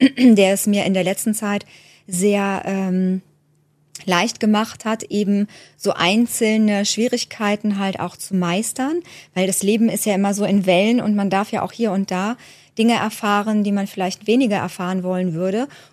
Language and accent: German; Sinzig, Rhineland-Palatinate, Germany; von Schreiben fürs Handwerk. Ich komme aus Sinzig